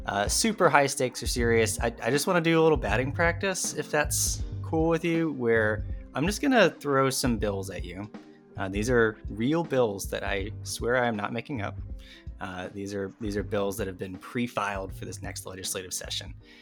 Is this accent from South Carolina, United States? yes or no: yes; South Carolina, United States; And even growing up in South Carolina, I think a lot of people didn't realize that, you know, Gullah Gullah Island is referring to real people in a real place.